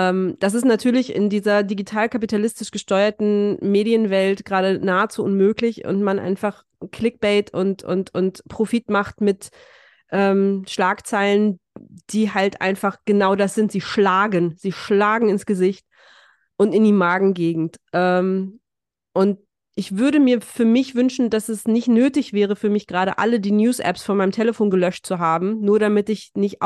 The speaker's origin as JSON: {"language": "German", "region": "North Rhine-Westphalia", "country": "Germany", "tie": "born or raised there", "said": "Und ich bin im Ruhrgebiet groß geworden. Da wächst man auch unter der roten Fahne auf."}